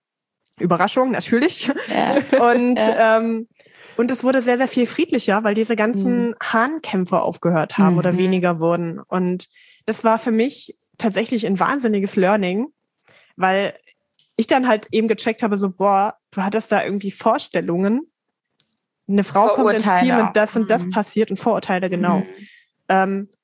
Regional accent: Dessau, Saxony-Anhalt, Germany; Dessau in Sachsen-Anhalt.

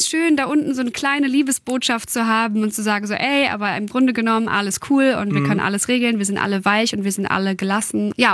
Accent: Hanover, Lower Saxony, Germany; Ich mag Hannover total gerne. Und es ist meine Heimat.

